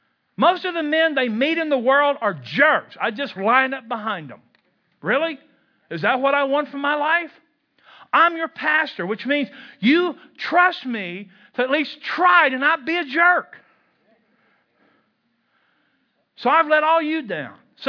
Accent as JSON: {"language": "English", "region": "Kentucky", "country": "United States", "said": "I'm from Kentucky where there is a spiritual gift."}